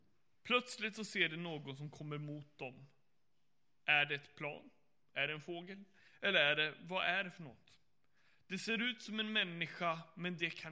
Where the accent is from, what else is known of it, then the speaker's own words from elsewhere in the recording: Luleå, Norrbotten County, Sweden; born there; now in Gothenburg, Sweden; Och Göteborg är min 14:e stad som jag bor i. Jag är född i Luleå och jag är pastorsbarn inom Pingst. Och flyttade runt 8 gånger med, eller 6 gånger med mina föräldrar och 8 gånger har jag flyttat runt själv.